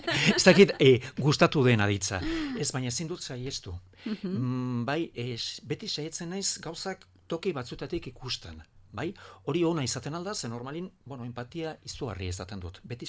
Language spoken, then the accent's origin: Basque; Pamplona, Navarre, Spain; also born or lived in Tudela / Barcelona; nik nire bizitzako lehen 8 urteak Bartzelonan eman nituen. Bai. Ni hola, Iruñera etorri nintzen 8-9 urte nituela.